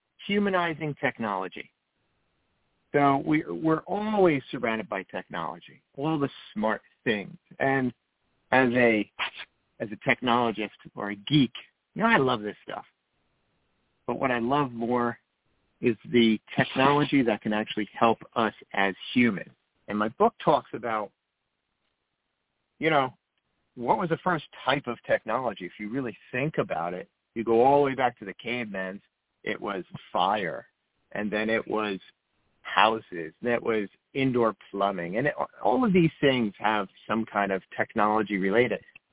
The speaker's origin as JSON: {"language": "English", "town": "Wayne", "region": "New Jersey", "country": "United States", "tie": "born or raised there", "said": "So I am a native Jersey boy. I was born in Wayne, New Jersey, about 20 miles outside of New York City."}